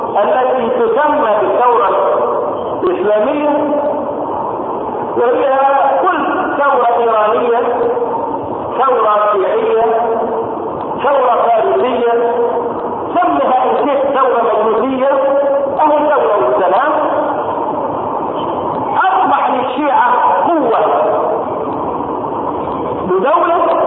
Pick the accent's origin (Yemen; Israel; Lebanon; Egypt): Egypt; فجاءت الى بلدنا مصر